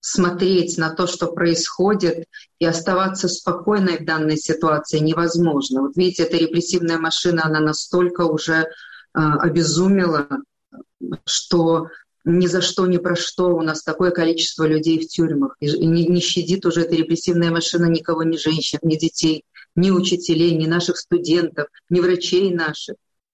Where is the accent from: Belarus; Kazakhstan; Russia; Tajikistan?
Belarus; Я белоруска.